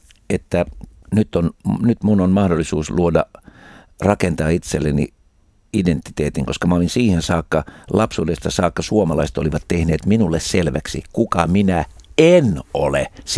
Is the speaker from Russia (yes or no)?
yes; Russia; mä joudun vastuuseen siitä, että mä oon venäläinen